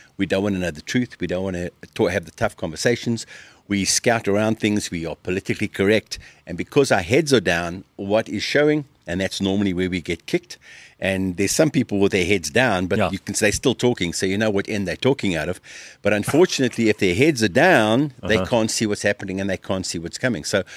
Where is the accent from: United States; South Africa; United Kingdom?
South Africa; Now, growing up in South Africa as a young kid, we didn't even realize that this whole thing was happening.